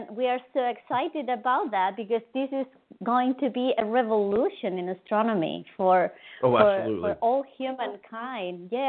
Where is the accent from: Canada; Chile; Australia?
Chile; English is a second language; Yes, I'm a Chilean citizen, actually. I was born and raised in Chile